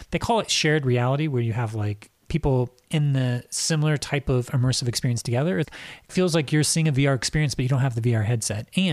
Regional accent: Indianapolis, Indiana, United States; and I'm from Indianapolis and I'm a huge Pacers fan

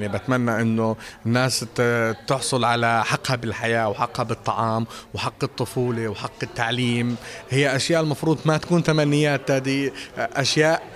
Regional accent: Gaza, Gaza Strip, Palestine; أنا حد من غزة أنا قعد في غزة 27 سنة ما قدرت أطلع بسبب الحصار الإسرائيلي

